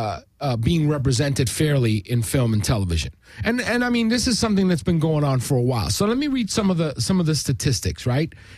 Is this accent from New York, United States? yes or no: yes; New York, United States; I mean, from what I know, I'm a New Yorker